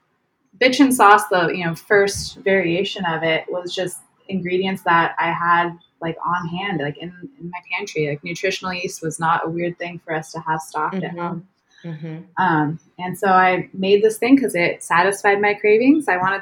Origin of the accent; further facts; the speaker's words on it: Oregon, United States; also born or lived in California; Yeah. So I grew up in Oregon. I was born in California and we ended up going back there when I was in my sophomore year of high school.